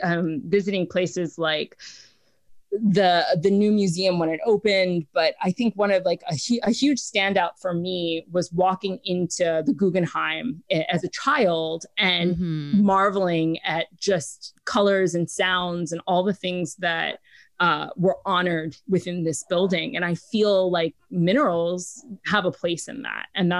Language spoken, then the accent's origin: English; New York City, New York, United States; I grew up in New York City. I had parents in fashion.